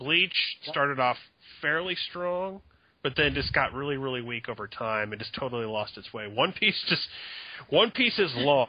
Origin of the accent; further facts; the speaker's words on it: Oklahoma, United States; now in Orlando, United States; Even though I live in Orlando right now, it's like I was born there, so there's no excuse.